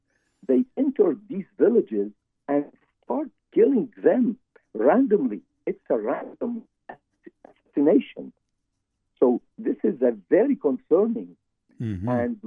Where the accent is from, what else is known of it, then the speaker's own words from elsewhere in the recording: Syria; English is a second language; now in Canada; share with you my point of view, since I come from that country. I'm Syrian before everything, and I'm Canadian, and I'm proud to be Canadian as well.